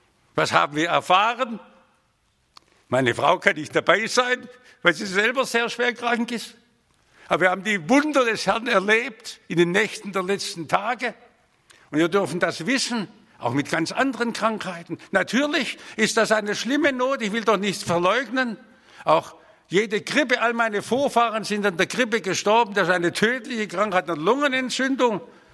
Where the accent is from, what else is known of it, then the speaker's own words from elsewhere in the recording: Stuttgart, Baden-Württemberg, Germany; die reichsten Zeiten meines Lebens habe ich in meiner Kindheit in Hungerjahren in Stuttgart erlebt, wo der Vater in Gefangenschaft war.